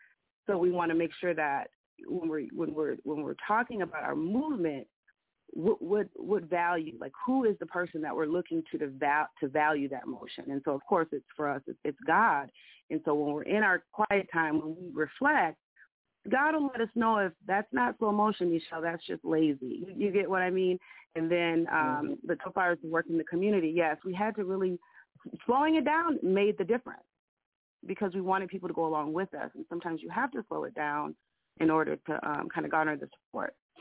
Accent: Minnesota, United States; now in Mississippi, United States; I was from Minnesota, and I had been part of a community garden project there, and I figured, hey, I'll do it in my rural town of Mississippi.

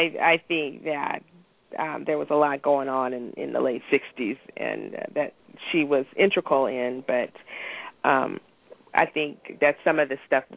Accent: San Diego, California, United States; I grew up in San Diego, California.

